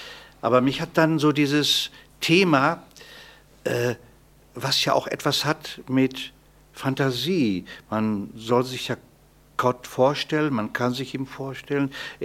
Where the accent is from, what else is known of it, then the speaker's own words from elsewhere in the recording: Paderborn, North Rhine-Westphalia, Germany; weil ich komme ja aus Paderborn